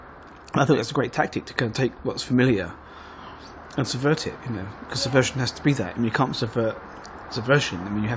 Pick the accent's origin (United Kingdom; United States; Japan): United Kingdom; London; from growing up in the East End, you didn't really see much art.